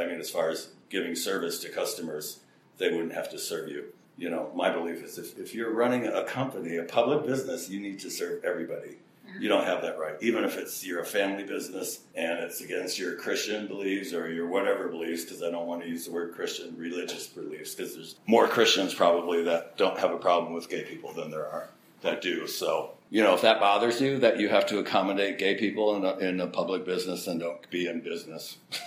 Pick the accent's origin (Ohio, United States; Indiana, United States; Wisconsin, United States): Wisconsin, United States; Like I said at the beginning of the interview, I grew up in Wisconsin, so I keep in touch with what our people do, our congressmen.